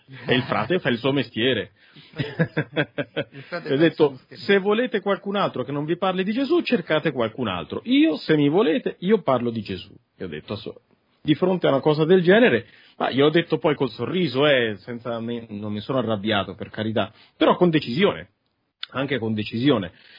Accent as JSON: {"language": "Italian", "town": "Perugia", "region": "Umbria", "country": "Italy", "said": "io sono umbro, essendo umbro, perugino, doc"}